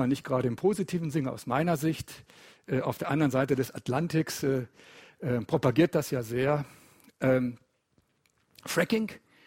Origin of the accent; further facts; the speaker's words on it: North Rhine-Westphalia, Germany; das hören Sie hoffentlich, oder denke ich zumindest an meiner Aussprache, ich komme nicht aus dem Schwabenland, ich komme aus dem Ruhrgebiet, ich komme aus dem Pott, wie man bei uns sagt.